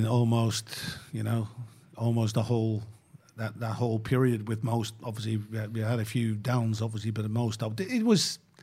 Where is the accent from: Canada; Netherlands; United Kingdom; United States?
Netherlands; English is a second language; I grew up in Holland, you know what I mean? I didn't have a particular, you know, I wasn't a fan of a particular club in Holland, but I liked PSV because I came from that area.